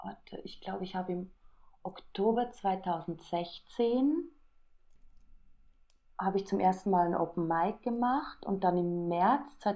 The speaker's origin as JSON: {"language": "German", "country": "Switzerland", "tie": "born or raised there", "also_born_or_lived": "Vienna, Austria", "said": "Ich bin in der Schweiz aufgewachsen, dann bin ich nach Wien"}